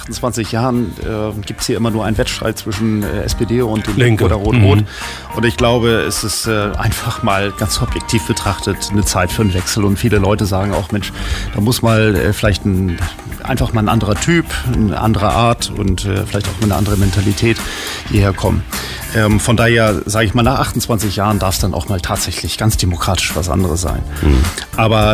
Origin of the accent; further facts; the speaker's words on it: Hamburg, Germany; now in Potsdam, Germany; Und das hat mich natürlich dann als Hamburger dann doch sehr, sehr angesprochen.